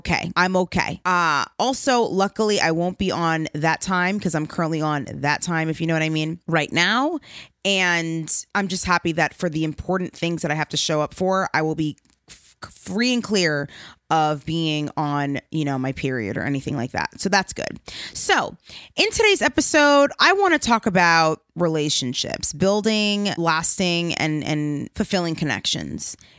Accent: Long Island, New York, United States; Long Island. I am so thrilled, so grateful that I was able to be honored for something like this in my hometown.

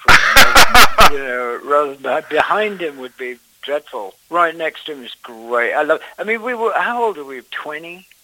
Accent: London, United Kingdom; I grew up in London.

